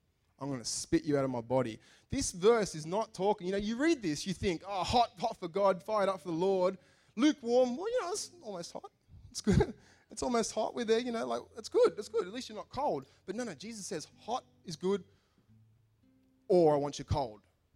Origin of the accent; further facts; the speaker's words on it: Australia; we are so blessed to live in Australia. I'm an Aussie to the core.